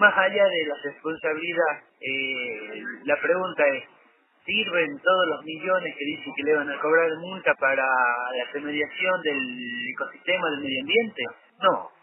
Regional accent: Andalgalá, Catamarca, Argentina; yo soy nacido en Andalgalá, sí. Y quiero seguir viviendo en Andalgalá mientras la vida me deje

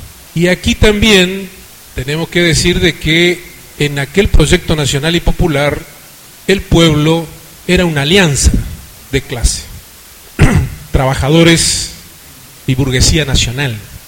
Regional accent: Argentina; hace más de 50 años, en mi país, en Argentina

